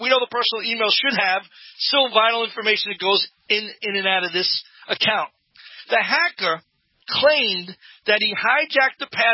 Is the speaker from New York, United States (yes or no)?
yes; New York, United States; I'm from New York. How can I not mention that?